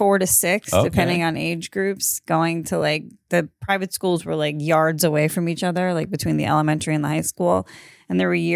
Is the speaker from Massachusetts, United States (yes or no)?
yes; Marshfield, Massachusetts, United States; I grew up in Marshfield, a.k.a. Mash Vegas, but I didn't go to Marshfield High. I went to Sacred Heart.